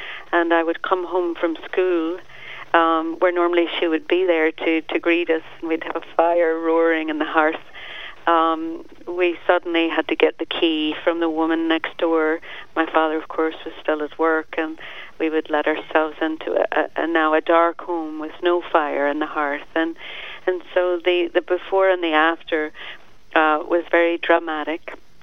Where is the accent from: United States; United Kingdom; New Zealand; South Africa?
United Kingdom; Northern Ireland; I was born and raised in Ireland. I was the youngest of six children